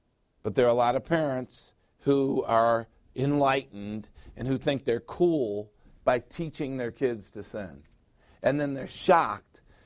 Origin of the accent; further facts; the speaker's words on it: Illinois, United States; Because I grew up in Illinois. I lived in Illinois for 40 years.